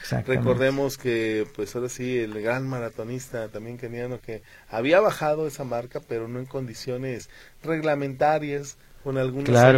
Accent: Guadalajara, Jalisco, Mexico; nosotros que somos de Guadalajara y tenemos la oportunidad de ir seguido a Chapala

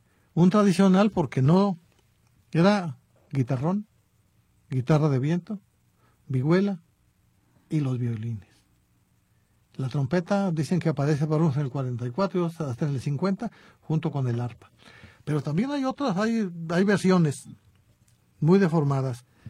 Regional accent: Tonaya, Jalisco, Mexico; Yo me acuerdo muy bien de mi pueblo, Tonaya.

